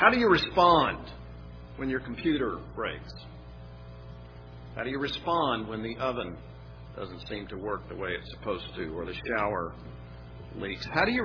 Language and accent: English; Texas, United States; I'm originally from Texas. Perhaps you will know in Texas that if you're at a stoplight, this isn't everywhere, but where I'm from